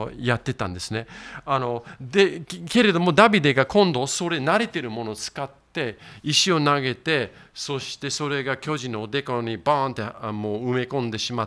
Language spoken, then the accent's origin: Japanese; Kanto, Japan; born there; 私関東生まれなんです